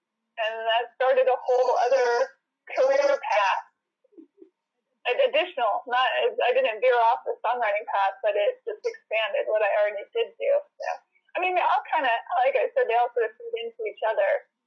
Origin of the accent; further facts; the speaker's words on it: Seattle, Washington, United States; now in Nashville, United States; I grew up in Seattle. On the east side of Seattle, and moved to Nashville but I was making records as an artist in Seattle